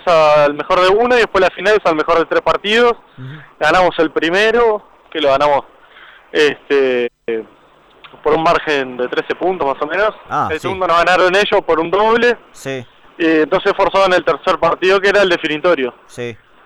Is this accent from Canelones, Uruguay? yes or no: no; Montevideo, Uruguay; yo en realidad soy montevideo